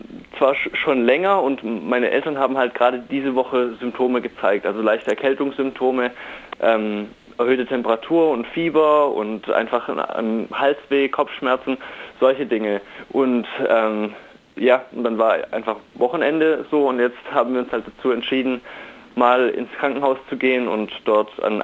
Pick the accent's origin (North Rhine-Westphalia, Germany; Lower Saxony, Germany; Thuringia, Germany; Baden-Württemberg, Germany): Baden-Württemberg, Germany; Ostrach; Ich befinde mich gerade in meinem Heimatort im Landkreis Sigmaringen. Ostrach heißt das kleine, beschauliche Dorf.